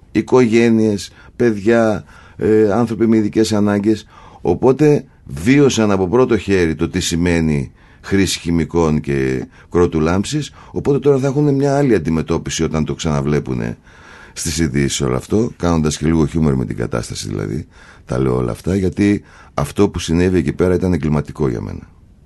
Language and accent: Greek; Evosmos, Central Macedonia, Greece; Εγώ μεγάλωσα στον Εύωσμο που είναι δυτικά, για ποιο δεν ξέρει, συνορεύει με την Ηλιούπολη και τη Σταυρούπολη